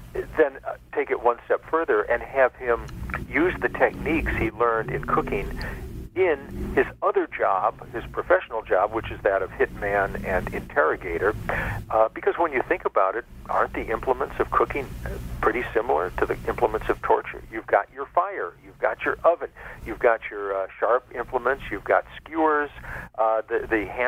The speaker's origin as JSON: {"language": "English", "region": "Midwest", "country": "United States", "tie": "born or raised there", "said": "I can say that I grew up in the Midwest, and my life circumstances, loving family, love my mother dearly."}